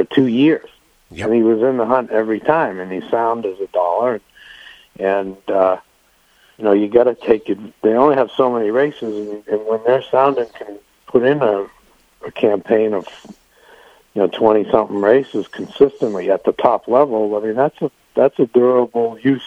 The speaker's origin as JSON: {"language": "English", "town": "Boston", "region": "Massachusetts", "country": "United States", "said": "And not to reference the New England Patriots, but I'm going to since I am from Boston."}